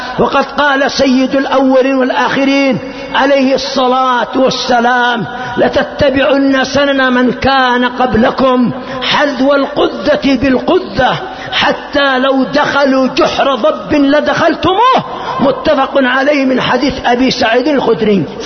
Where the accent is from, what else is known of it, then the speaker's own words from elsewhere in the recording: Yemen; وأظن أن أقل ذلك عندنا في اليمن